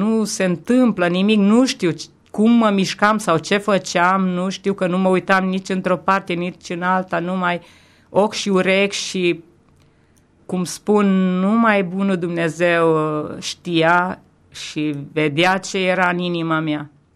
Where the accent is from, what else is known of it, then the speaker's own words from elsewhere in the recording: Sighetu Marmației, Maramureș County, Romania; chiar și în orașul meu natal, în Sighetul Marmației